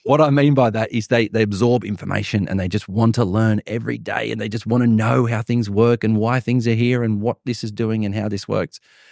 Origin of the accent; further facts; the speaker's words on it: New South Wales, Australia; I grew up on the Central Coast, so it's not the city, but it's not country. But when my wife and I moved, we lived in Young, which is regional New South Wales. We also lived in Pleasant Hills, which is near Henty, Lockhart, Albury sort of area.